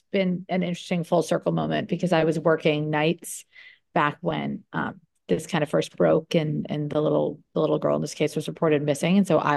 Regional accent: Andover, Massachusetts, United States; So I grew up in Andover, Massachusetts. I now live in Andover, Massachusetts.

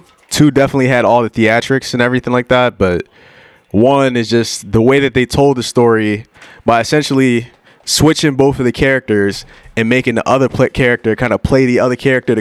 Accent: Philadelphia, Pennsylvania, United States; I ain't from Canada. What the hell am I doing? I'm from Philly.

